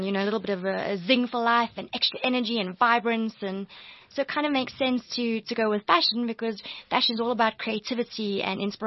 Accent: South Africa; You know, we're proudly South African as well.

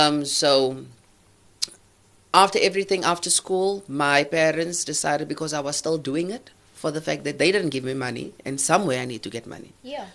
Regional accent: King William's Town, Eastern Cape, South Africa; now in Port Elizabeth, South Africa; So I'm from the Eastern Cape, King Williamstown, yes. Studied in East London, Buffalo City, and I moved to PE 8 years ago.

